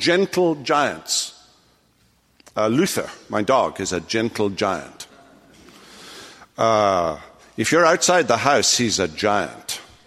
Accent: Wales, United Kingdom; Believe it or not, I wasn't raised in Wyoming or Montana or anywhere like that. I was raised in West Wales.

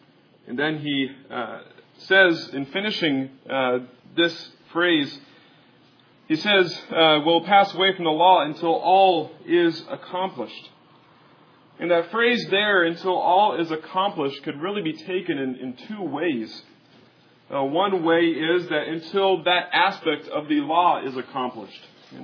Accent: Kansas, United States; even though I grew up in Kansas, I love seafood, and I'm thankful that I get to eat fresh, wonderful seafood.

